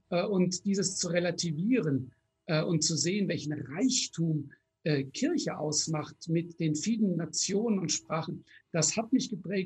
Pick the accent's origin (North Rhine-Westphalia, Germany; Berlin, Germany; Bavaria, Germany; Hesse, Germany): Hesse, Germany; Frankfurt; Was heute in den Großstädten, ich bin Frankfurter, überhaupt kein Thema mehr ist